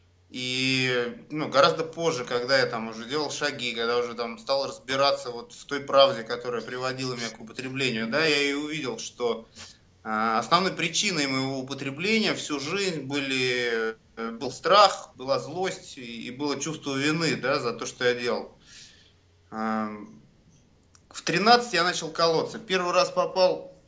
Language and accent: Russian; Saint Petersburg, Russia; Мне 34 года. Я родился и вырос в Санкт-Петербурге. Ну, тогда он был Ленинградом.